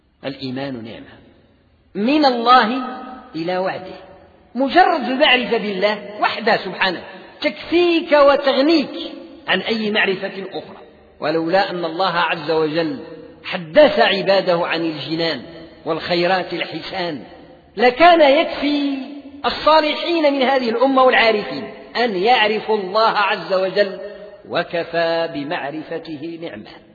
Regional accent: Morocco

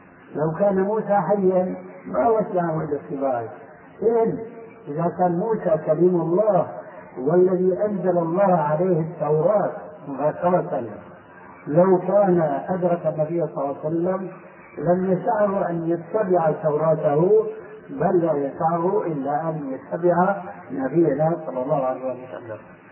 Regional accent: Syria; تلقفها بعض العامة عندنا في سوريا

